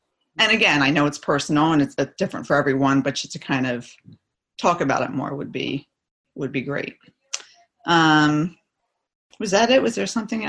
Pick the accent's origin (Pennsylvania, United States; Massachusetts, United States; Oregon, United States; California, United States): Pennsylvania, United States; Norristown; I am from the Philadelphia area, Norristown to be exact, in Pennsylvania.